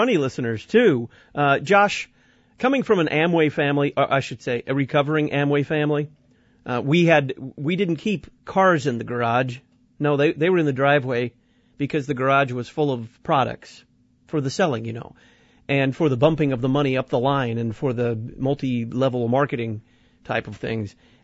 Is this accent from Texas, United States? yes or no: yes; Dallas, Texas, United States; Thanks for listening down there in my hometown, Dallas, Texas.